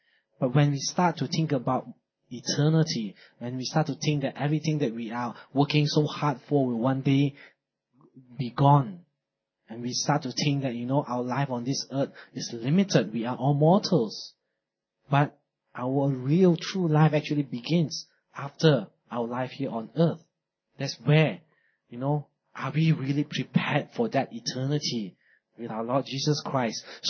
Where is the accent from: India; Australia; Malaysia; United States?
Malaysia; Or even being Malaysian, I'm sure some of us even spend more time eating.